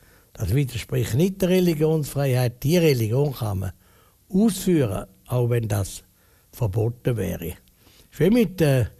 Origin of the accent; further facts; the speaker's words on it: Switzerland; aber bei uns in der Schweiz muss man das Gesicht können zeigen